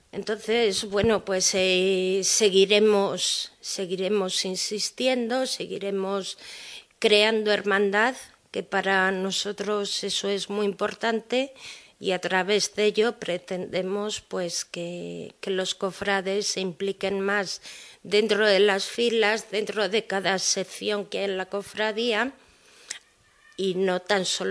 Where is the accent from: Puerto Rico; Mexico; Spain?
Spain; Castile and León; pero así somos los castellanos.